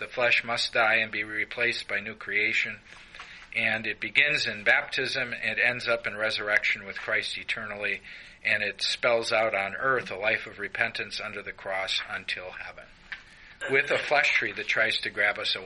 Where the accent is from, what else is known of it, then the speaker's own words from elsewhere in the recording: Milwaukee, Wisconsin, United States; And so when I was growing up in Milwaukee with all my Catholic friends